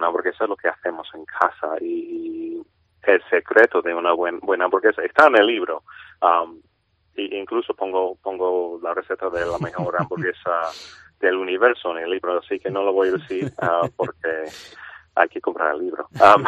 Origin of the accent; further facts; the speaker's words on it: California, United States; Hombre, yo soy de California, entonces California es el mejor estado, ¿no?